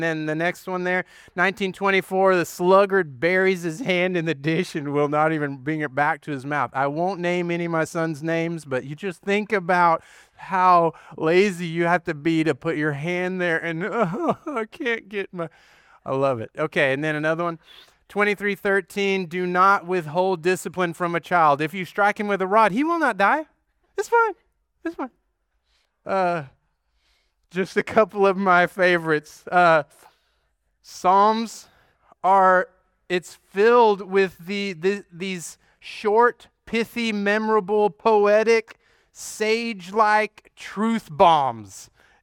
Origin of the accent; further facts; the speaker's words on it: Aledo, United States; I grew up in Aledo. We had a couple of acres, and throughout the years, we had various crops and livestock.